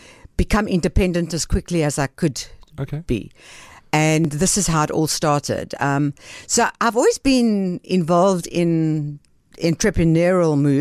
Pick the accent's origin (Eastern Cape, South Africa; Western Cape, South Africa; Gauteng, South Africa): Gauteng, South Africa; Benoni; I grew up in Benoni and I went to a Jewish day school in Benoni, the baby of King David from Johannesburg.